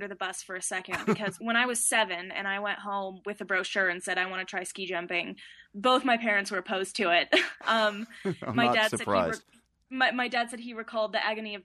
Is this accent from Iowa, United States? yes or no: no; Park City, Utah, United States; Growing up in Park City, we were on the mountain every weekend with our friends and our family just skiing.